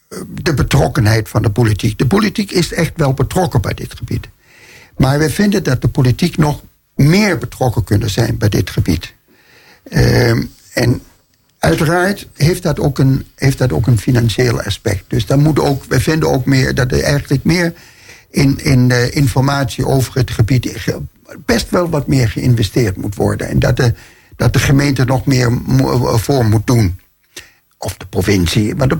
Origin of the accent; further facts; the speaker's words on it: Denmark; now in Netherlands; Ik kom uit Denemarken. Ik ben Deen eigenlijk van oorsprong. Ik woon al 43 jaar in Nederland. Ik ben ook ondertussen Nederlander.